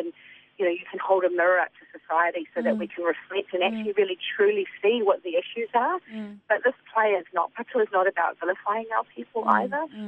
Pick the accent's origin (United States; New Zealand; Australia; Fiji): New Zealand; Kaikohe, Northland; So yeah, I'm from Kaikoe, I'm from the Nōta. My mum was born and raised in Arawane in the Hokianga.